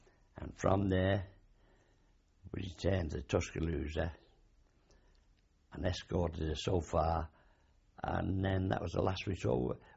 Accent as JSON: {"language": "English", "region": "England", "country": "United Kingdom", "said": "We said, well, we're English, Angleterre, and..."}